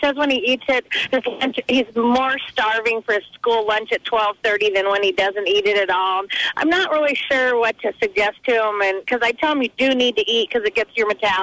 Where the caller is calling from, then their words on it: Renton, Washington, United States; I live in Renton.